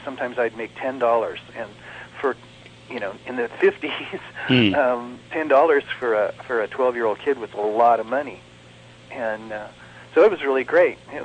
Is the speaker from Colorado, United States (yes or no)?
yes; Denver, Colorado, United States; Denver? From Colorado.